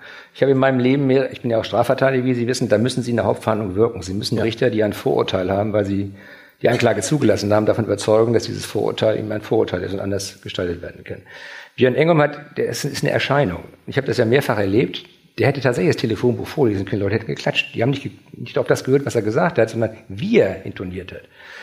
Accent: Schleswig-Holstein, Germany; Wir sind aus Schleswig-Holstein auch gewöhnt, aufstrebende Vereine zu fördern.

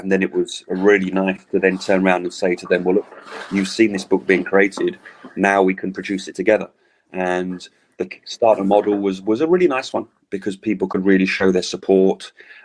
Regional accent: London, United Kingdom; now in Paris, France; I'm from London, but I live in Paris.

